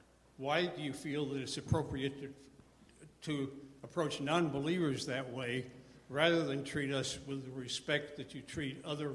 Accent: Scarborough, Maine, United States; I'm from Scarborough.

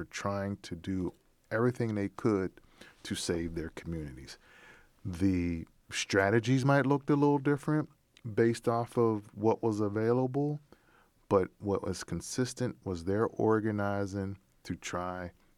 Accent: Pittsburgh, Pennsylvania, United States; now in Milwaukee, United States; And, you know, here in Milwaukee, we hear about Bronzeville. I was growing up in Pittsburgh, you hear about the Hill District.

